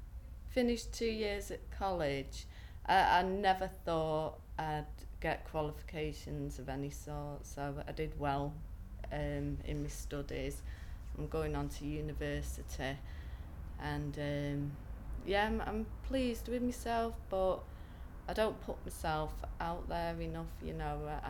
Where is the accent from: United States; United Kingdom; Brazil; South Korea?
United Kingdom; Warrington, North West England; I'm 42 today and I come from Warrington.